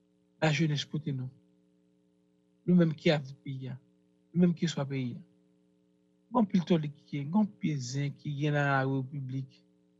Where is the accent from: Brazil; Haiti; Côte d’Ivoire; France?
Haiti; en tant qu'Haïtien. Nous sommes peuple qui respecte le monde.